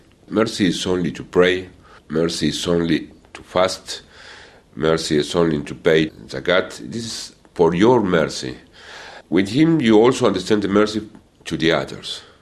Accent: Argentina; Many years is possible, another year is not, because we are Muslim from Argentina. My culture is Argentine culture. It's not Iranian culture or Arabic culture.

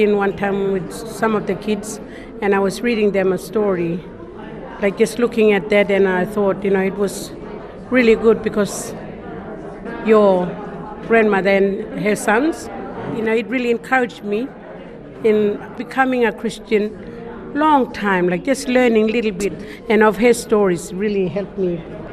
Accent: Gunbalanya, Northern Territory, Australia; I come from Gunbalanya community.

